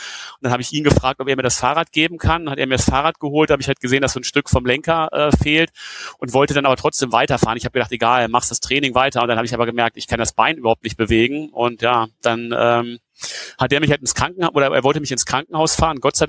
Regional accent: Göttingen, Lower Saxony, Germany; also born or lived in Darmstadt; Also geboren bin ich ursprünglich in Darmstadt, aber meine Eltern sind, als ich noch ein kleines Baby war, nach Göttingen gegangen und ich bin quasi in Göttingen aufgewachsen, also habe da Abi gemacht, da studiert mehr oder weniger.

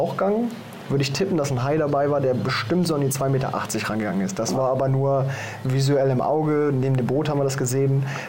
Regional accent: Germany; wie du schon sagst, ich komme aus Deutschland.

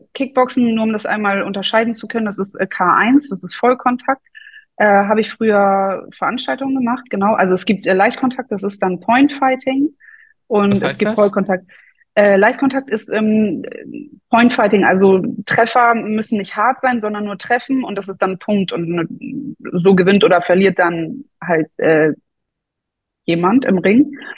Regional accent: Germany; Ich bin in der Nähe von Bremen groß geworden.

